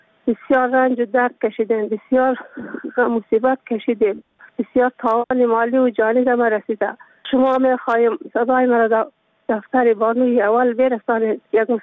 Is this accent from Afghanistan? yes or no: yes; Afghanistan; من یک زن مسلمانم، من از افغانستانم.